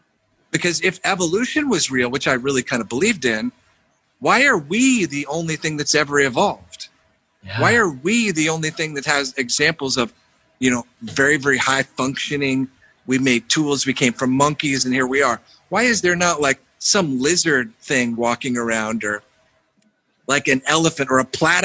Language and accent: English; Texas, United States; also born or lived in Oklahoma City / Houston; I was born in Oklahoma City and raised in Texas. And Dallas and Houston.